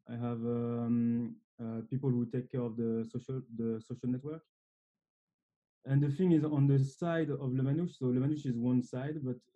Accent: Lille, Hauts-de-France, France; Okay, so I'm from the very north of France, so a city called Lille.

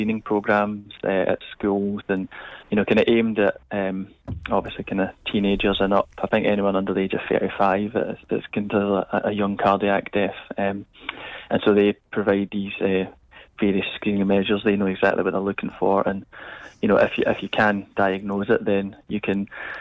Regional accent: Glasgow, Scotland, United Kingdom; now in London, United Kingdom; So I live in London now, but I'm originally from Glasgow

